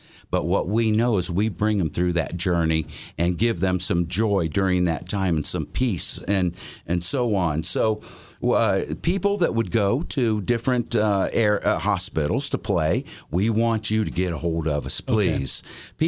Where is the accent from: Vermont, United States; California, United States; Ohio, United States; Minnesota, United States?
Ohio, United States; Whitehall; Today, it's my hometown.